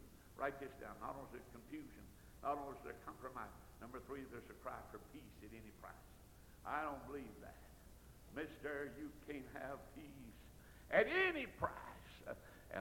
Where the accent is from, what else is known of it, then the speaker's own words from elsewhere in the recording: North Carolina, United States; Of course, you folks from Tennessee think Tennessee's the best place. I'm from North Carolina. Did you ever see a North Carolinian wasn't proud?